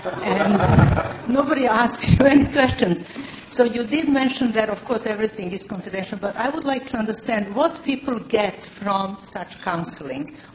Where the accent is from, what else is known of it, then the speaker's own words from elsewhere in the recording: Montreal, Quebec, Canada; I'm from Montreal